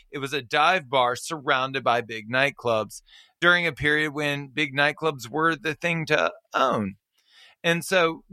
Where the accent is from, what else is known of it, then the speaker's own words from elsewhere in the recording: Baton Rouge, Louisiana, United States; I was born and raised in Baton Rouge, and I opened a bar on Hollywood Boulevard.